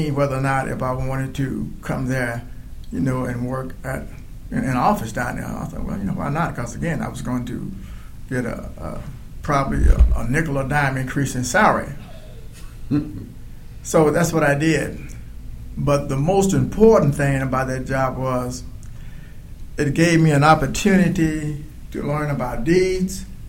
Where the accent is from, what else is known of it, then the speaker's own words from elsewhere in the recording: Chapel Hill, Texas, United States; born there; No, I was born in Texas, a little place called Chapel Hill, Texas, which is located 62 miles west of Houston.